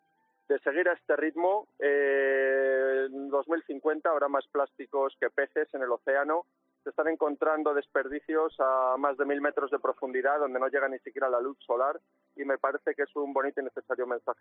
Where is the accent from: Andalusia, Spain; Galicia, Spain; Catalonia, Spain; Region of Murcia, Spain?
Andalusia, Spain; Málaga; now in Madrid, Spain; Soy malagueño, sí